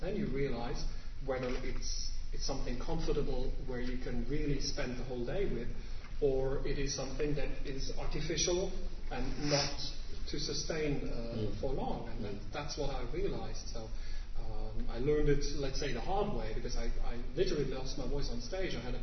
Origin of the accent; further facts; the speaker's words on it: Munich, Bavaria, Germany; English is a second language; So I grew up in Munich. I spent 24 years of my life in Munich.